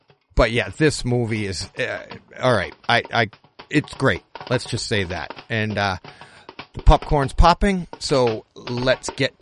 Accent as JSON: {"language": "English", "region": "Massachusetts", "country": "United States", "tie": "born or raised there", "said": "And I'm from Massachusetts. I grew up in Massachusetts."}